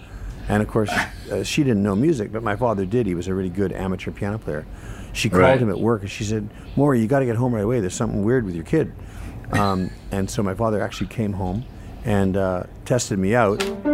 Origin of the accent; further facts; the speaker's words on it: Canada; now in Los Angeles, United States; I've commiserated or hung with many, many fellow Canadians in Los Angeles here and around the world.